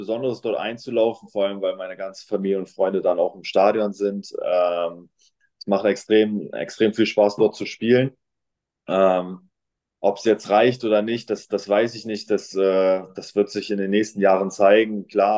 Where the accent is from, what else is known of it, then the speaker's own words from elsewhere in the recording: Bremen, Germany; also born or lived in Achim; ich bin Bremer Junge, bin in Bremen zur Schule gegangen, aufgewachsen, habe mein Abi dort gemacht. Ja, also ich verbinde alles mit Bremen eigentlich.